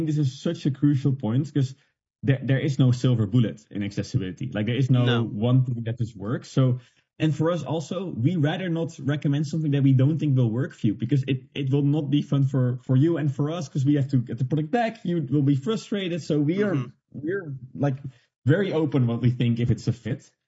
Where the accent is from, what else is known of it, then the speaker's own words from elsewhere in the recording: Netherlands; English is a second language; We're from Netherlands, and we're famous for being very direct.